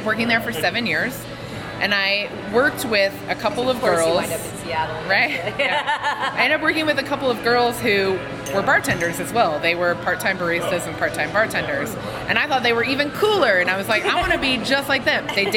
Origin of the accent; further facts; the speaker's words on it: Lawrence, Kansas, United States; moved back to my hometown in Lawrence, and got a job at this restaurant called 715.